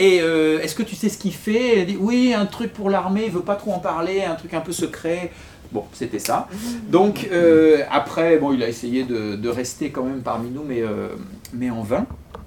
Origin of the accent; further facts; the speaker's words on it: North, France; quand on est du Nord, évidemment, on aime